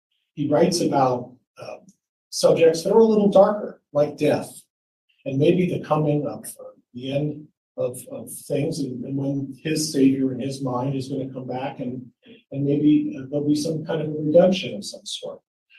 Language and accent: English; Meridian, Idaho, United States; And I'm from Meridian, Idaho. I'm an attorney from Meridian, Idaho, over here on the west side of the state.